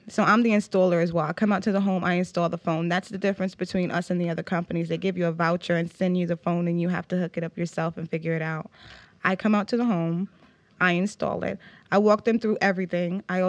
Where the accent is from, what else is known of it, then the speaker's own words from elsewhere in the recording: New York, United States; moved away as an adult; also born or lived in North Carolina; now in Georgia, United States; Well, I'm from New York, New York, originally born and raised, and I moved to the South about a couple years ago in North Carolina, and then I moved here to Georgia.